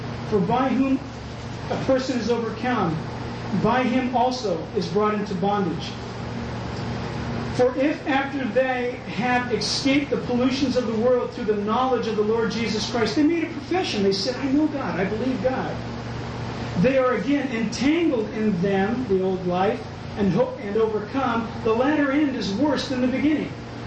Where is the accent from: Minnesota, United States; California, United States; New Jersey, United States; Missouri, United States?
California, United States; La Jolla; born there; I was born in America. Born in La Jolla, California, man.